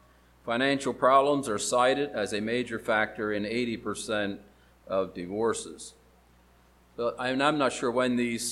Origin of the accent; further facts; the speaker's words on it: Pennsylvania, United States; Yeah, we're from Pennsylvania, so that's good enough.